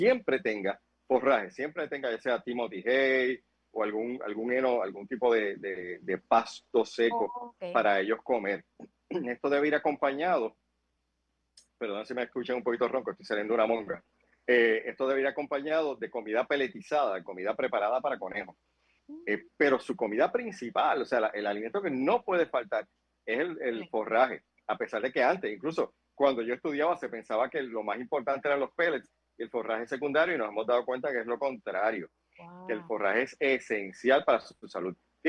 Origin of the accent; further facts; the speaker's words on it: Manatí, Puerto Rico; yo soy de Manatí